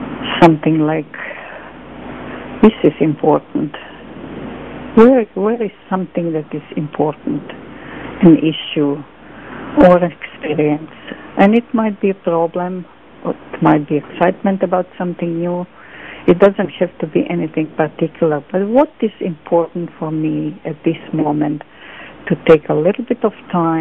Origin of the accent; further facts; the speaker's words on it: Canada; being Canadian, I am amazed every spring that anything would grow out of the frozen desert that covered my environment for months.